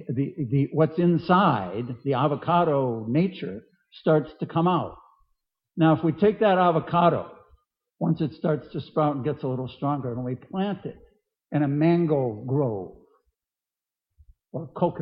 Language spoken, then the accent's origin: English; Massachusetts, United States; And I grew up on Cape Cod, which is in Massachusetts, and off the coast of Cape Cod, there's two islands, Nantucket and Martha's Vineyard